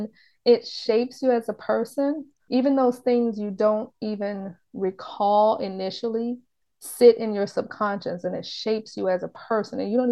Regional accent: the South, United States; So yeah, it was interesting growing up in a big family and growing up in the South

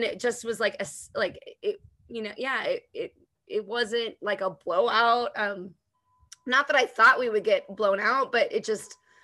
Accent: Mission Viejo, California, United States; so Bethany grew up in Mission Viejo, where I grew up in Mission Viejo.

